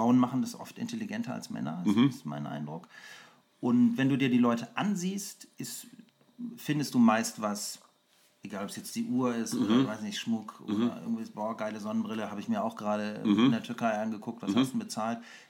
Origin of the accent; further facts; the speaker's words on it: Otterndorf, Lower Saxony, Germany; now in Berlin, Germany; geboren in Otterndorf an der Nordsee, im Herzen immer noch Norddeutscher, vor Mauerfall nach Berlin gekommen